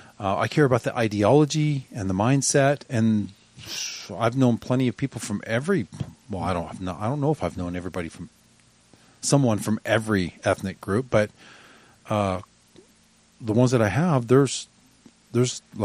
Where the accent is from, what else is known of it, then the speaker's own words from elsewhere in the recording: Scotland, United Kingdom; I'm Scottish.